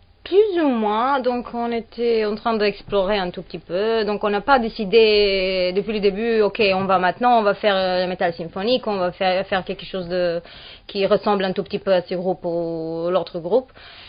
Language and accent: French; Serbia; now in Tunisia; Non, je suis serbe. D'accord. D'origine. Et je suis en Tunisie il y a déjà 4 ans.